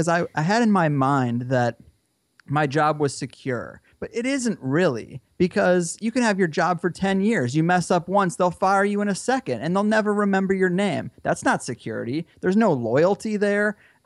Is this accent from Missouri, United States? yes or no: yes; St. Louis, Missouri, United States; I was living in Missouri, where I grew up in St. Louis